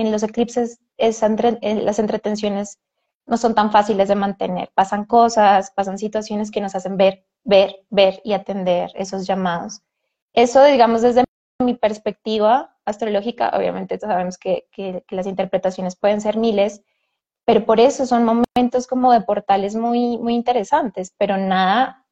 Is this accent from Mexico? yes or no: no; Colombia; born there; que nací en Colombia, que tengo tal edad y que soy mujer